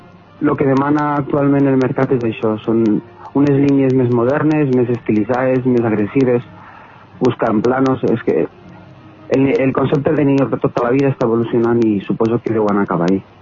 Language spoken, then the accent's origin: Catalan; Benicarló, Valencian Community, Spain; Clar, és que justament és el meu poble i la veritat és que era com un plus afegit el guanyar aquí.